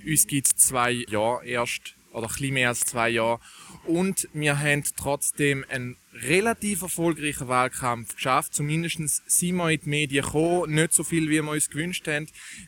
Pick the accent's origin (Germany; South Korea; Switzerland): Switzerland; Als Schweizer, muss ich sagen, fühle ich mich mit dem Wahlergebnis einigermaßen wohl.